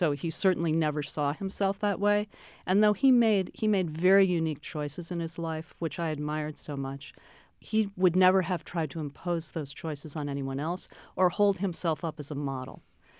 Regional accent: Manhattan, New York, United States; As I discuss in the book, I grew up in Manhattan, so that's a very different kind of experience.

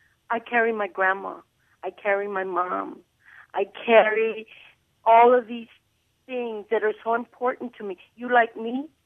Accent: Alice, Texas, United States; also born or lived in Chicago; I was born in Chicago but raised in a small little town in Alice

